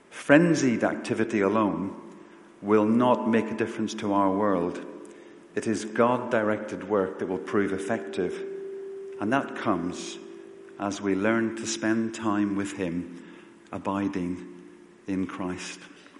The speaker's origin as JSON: {"language": "English", "region": "Northern Ireland", "country": "United Kingdom", "tie": "born or raised there", "said": "growing up in Northern Ireland and my parents came from a farming background. I spent most of my childhood on my granny's farm"}